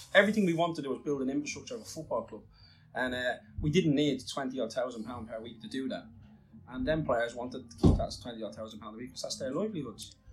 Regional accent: Dublin, Leinster, Ireland; I'm brought up in inner city Dublin. Yeah. You know, I'm from the Dublin 8 area.

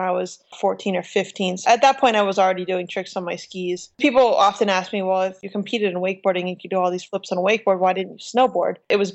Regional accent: Pennsylvania, United States; Yes, I grew up in Pennsylvania.

